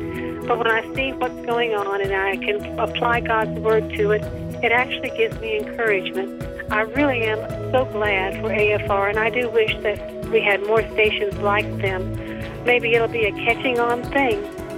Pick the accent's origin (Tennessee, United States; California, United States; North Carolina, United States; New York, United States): Tennessee, United States; Lexington; I'm from Lexington, Tennessee.